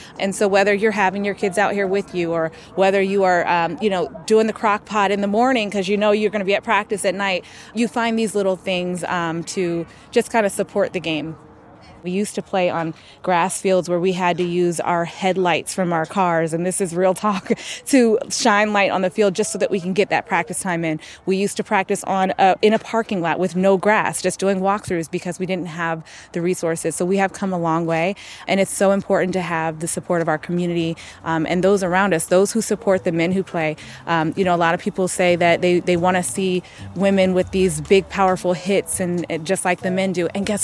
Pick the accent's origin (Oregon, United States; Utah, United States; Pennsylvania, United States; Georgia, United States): Oregon, United States; Eugene; I grew up in Eugene, Oregon, football is part of life.